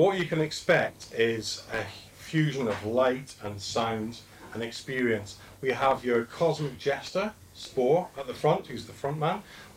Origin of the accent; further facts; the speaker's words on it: Cardiff, Wales, United Kingdom; I'm from Cardiff